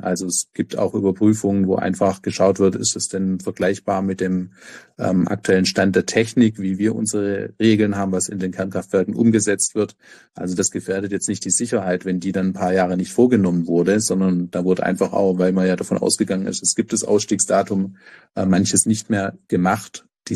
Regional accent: Baden-Württemberg, Germany; jetzt Big Neckar Westheim in Baden-Württemberg, ganz in der Nähe meiner Heimat.

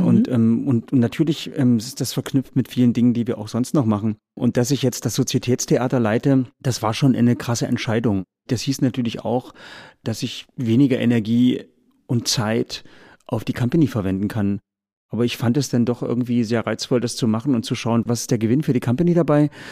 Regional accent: Schönebeck, Saxony-Anhalt, Germany; Aus Schönebeck an der Elbe, südlich von Magdeburg.

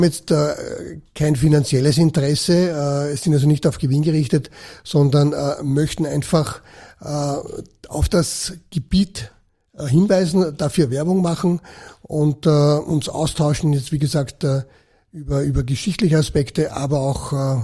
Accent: Baden, Lower Austria, Austria; Ja, ich stamme aus Baden bei Wien

